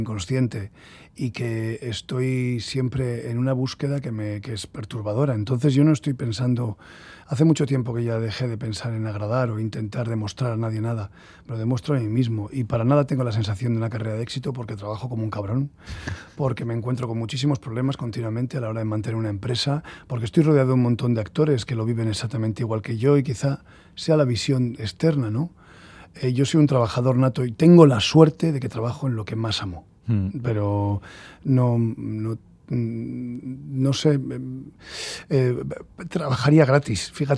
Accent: Bilbao, Basque Country, Spain; yo no voy a juzgar nunca a Bilbao porque me apasiona y me siento más bilbaíno, bueno, y sobre todo fuera no te puedes hacer ni idea, la gente que me conoce sabe que soy muy bilbaíno.

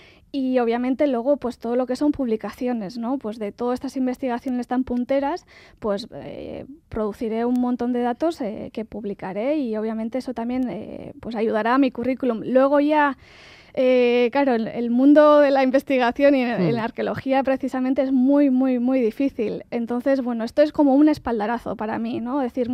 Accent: Basque Country, Spain; now in Paris, France; venir al País Vasco, que es de donde soy y donde me gustaría seguir con mis investigaciones.

